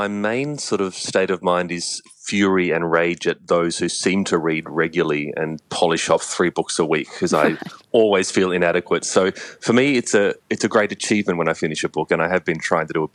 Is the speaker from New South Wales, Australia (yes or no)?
no; Frankston, Victoria, Australia; I remember lining up at the bookstores down in Frankston, in my hometown, when each new book would come out each year.